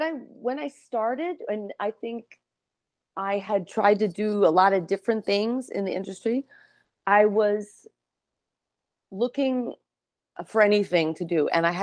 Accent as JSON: {"language": "English", "region": "New York", "country": "United States", "said": "I'm from New York, and you know, we were going out kind of young, and just really talking to anybody I could."}